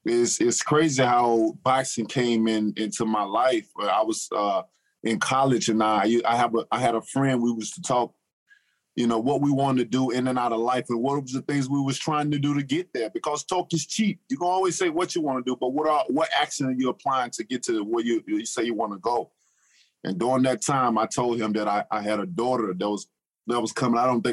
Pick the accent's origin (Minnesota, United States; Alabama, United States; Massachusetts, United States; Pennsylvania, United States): Alabama, United States; Tuscaloosa; Well, I grew up in Tuscaloosa, Alabama. So with anybody know about Alabama, we know we got strong pride on football.